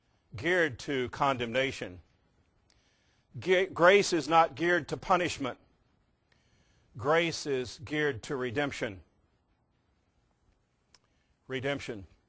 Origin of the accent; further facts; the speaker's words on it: Virginia, United States; When I was growing up in Virginia, on the Chesapeake Bay, you spend your life on the beach, as people do there. My home was a mile from the beach